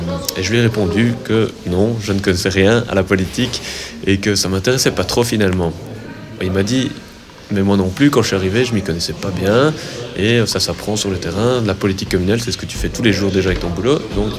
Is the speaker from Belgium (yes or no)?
yes; Waterloo, Wallonia, Belgium; j'ai toujours habité ici, je suis né à Waterloo.